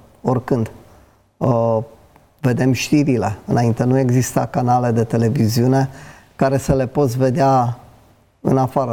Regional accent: Transylvania, Romania; moved away; am zis cuiva din Italia că sunt român, din Transilvania, se gândea la Pennsylvania

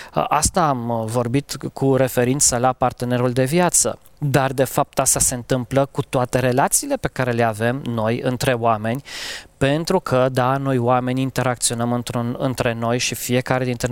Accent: Romania; born there; faptul că eu m-am născut în România

